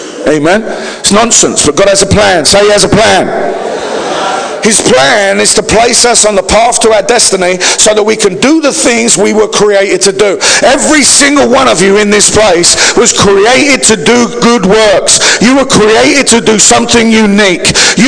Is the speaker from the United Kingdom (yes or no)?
yes; United Kingdom; We're British. We don't do that.